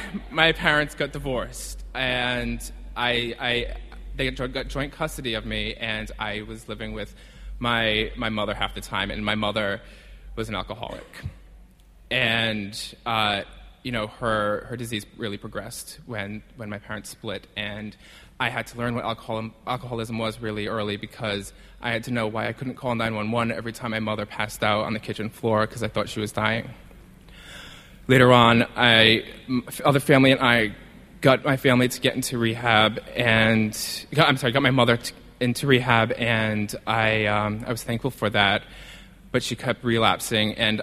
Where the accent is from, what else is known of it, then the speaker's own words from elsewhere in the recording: Providence, Rhode Island, United States; I grew up in Providence. I actually grew up in a suburb of Providence. It was very cookie-cutter neighborhood, you know, very well-manicured lawns. Everyone had 2.5 children.